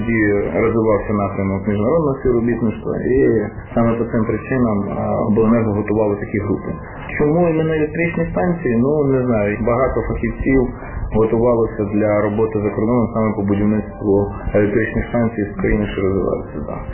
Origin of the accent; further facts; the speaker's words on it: Kalynivka, Vinnytsia Oblast, Ukraine; born there; Народився я, згідно паспортних даних, в місті Вінниці, а в дійсності в місті, на той час це було СМТ Калині.